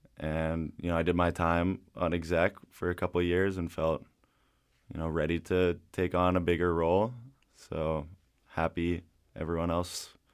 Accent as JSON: {"language": "English", "town": "Whistler", "region": "British Columbia", "country": "Canada", "tie": "born or raised there", "said": "My parents are big skiers, so they they threw me into it, and I grew up in Whistler, so it's kind of natural."}